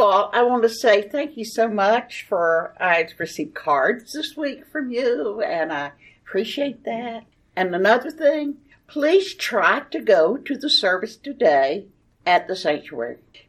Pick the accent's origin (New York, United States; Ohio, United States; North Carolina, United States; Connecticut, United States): North Carolina, United States; Elizabeth City; So I'm from, I was born in Elizabeth City, North Carolina, which is over by Edenton, North Carolina, if anyone has any. And I lived in that area.